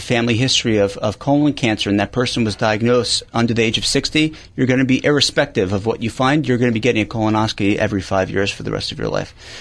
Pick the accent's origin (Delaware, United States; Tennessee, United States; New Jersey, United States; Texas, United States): New Jersey, United States; Teaneck; I grew up in Teaneck, New Jersey. And I was lucky enough to grow up in a great neighborhood.